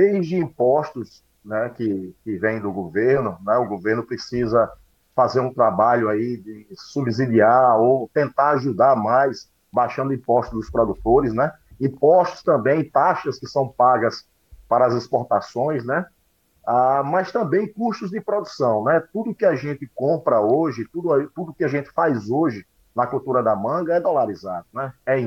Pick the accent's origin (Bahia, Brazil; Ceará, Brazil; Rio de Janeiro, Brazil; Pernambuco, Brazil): Pernambuco, Brazil; Petrolina; eu sou nascido e criado aqui na região do Vale São Francisco, eu sou daqui de Petrolina, tenho 50 anos